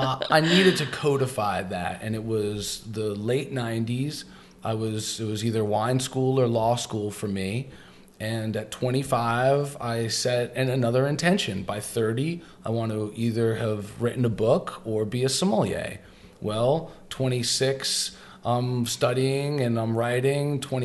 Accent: New Jersey, United States; I'm a cat from Jersey who grew up, my mother was a secretary and my father was a general contractor.

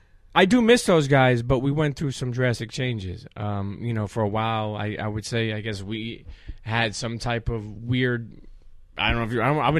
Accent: Brooklyn, New York, United States; Brooklyn, New York. So I grew up in Coney Island. And when I was a teenager, deep Coney Island

